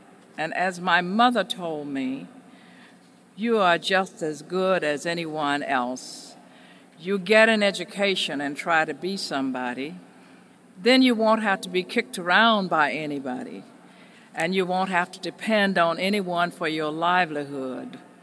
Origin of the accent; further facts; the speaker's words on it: the South, United States; As an African-American child growing up in the segregated South